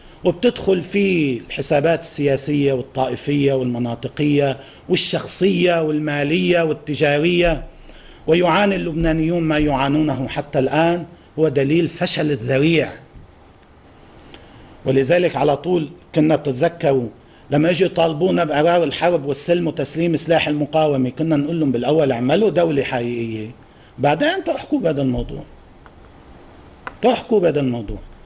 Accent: Lebanon; وعندنا في لبنان

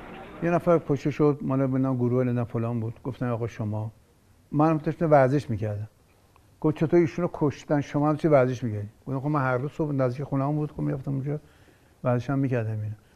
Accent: Iran; من ایرانی هستم، من سرکزن هستم

